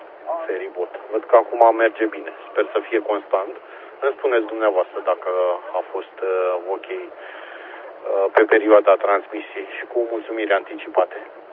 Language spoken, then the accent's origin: Romanian; Pitești, Argeș, Romania; eu sunt din Pitești